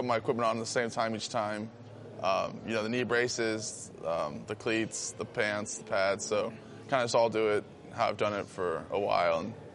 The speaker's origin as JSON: {"language": "English", "town": "Dayton", "region": "Ohio", "country": "United States", "said": "I'm from Dayton, Ohio. I'm the youngest of four."}